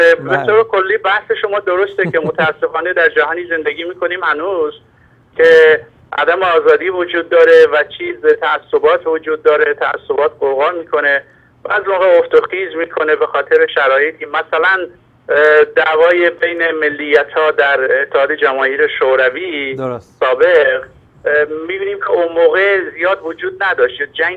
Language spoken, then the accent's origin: Persian; Tabriz, East Azerbaijan, Iran; توی تبریز من بزرگ شدم، آذربایجان جنوبی،